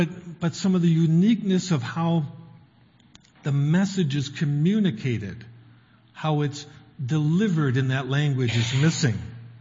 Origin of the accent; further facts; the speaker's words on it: United States; moved away; Okay, I grew up in the States. I'm American originally.